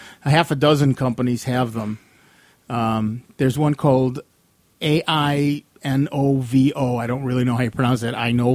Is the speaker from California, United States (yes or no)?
no; Rochester, New York, United States; Oh, I'm from Rochester, New York.